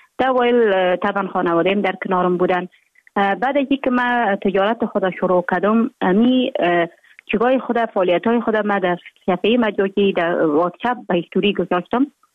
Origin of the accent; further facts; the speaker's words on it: Jowzjan, Afghanistan; also born or lived in Mazar-i-Sharif; من در ولایت جوزجان به دنیا آمدم، 26 سال عمر دارم، مکتب خود در افغان ترک تا سنف 9 در جوزجان خواندم، بعدن آمدم از سنف 10 تا 12 در افغان ترک مجار شریف ادامه دادیم.